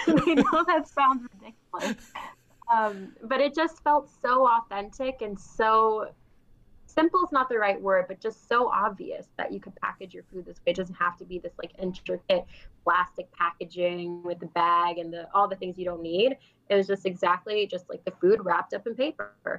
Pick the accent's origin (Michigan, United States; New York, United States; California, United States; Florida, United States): New York, United States; moved away as an adult; I mean, I'm coming from New York, where I think we gave ourselves the title of having the best water, the best tap water, at least in the States.